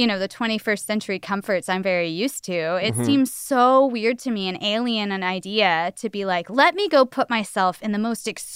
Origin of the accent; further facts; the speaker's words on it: Georgia, United States; of course, I'm from Georgia where we rarely go under 30.